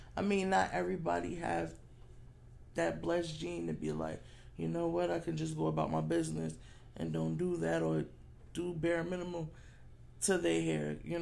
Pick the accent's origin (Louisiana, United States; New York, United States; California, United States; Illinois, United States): New York, United States; being from New York, you always gotta work so hard for whatever everything you do. We know that we're from New York, so.